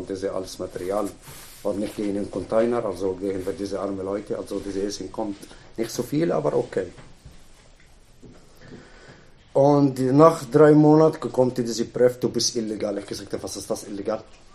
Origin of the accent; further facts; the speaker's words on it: Egypt; German is a second language; also born or lived in Italy; now in Switzerland; warum ich komme aus Ägypten nach Italien und nachher hier